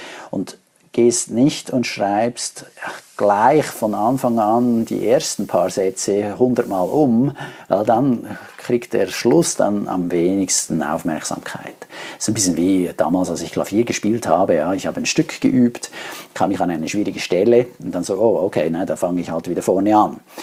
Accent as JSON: {"language": "German", "country": "Switzerland", "said": "Bei uns in der Schweiz, da gibt es"}